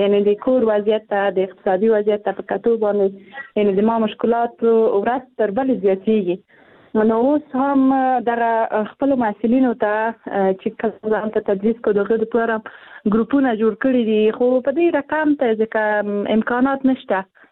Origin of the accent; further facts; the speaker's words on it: Afghanistan; زه پښیمانه یم چې زه په افغانستان کې پیدا شوی یم زه د افغانستان یوه جلی یم